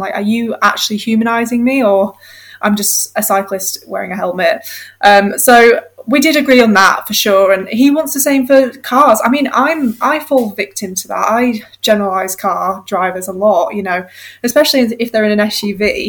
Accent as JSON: {"language": "English", "town": "Wakefield", "region": "Yorkshire and the Humber", "country": "United Kingdom", "said": "like I'm originally from Wakefield"}